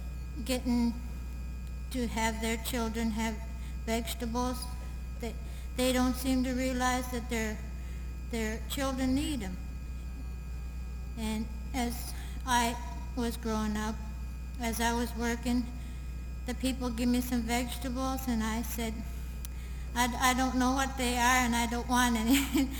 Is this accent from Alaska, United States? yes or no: yes; Nome, Alaska, United States; born there; I was born near Nome, about 30 miles.